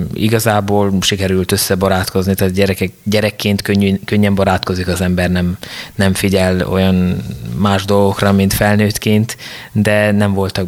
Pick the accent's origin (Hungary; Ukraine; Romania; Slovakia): Ukraine; Batyu, Zakarpattia Oblast; also born or lived in Nagyszőlős / Nagybereg; Én nagyszülősön születtem, de igazából azt hiszem 3 hónapos lehettem, mikor elköltöztünk, és laktunk Nagyberegen is, meg Bátyúban, de Bátyúban nőttem fel, úgyhogy Bátyút szoktam mondani.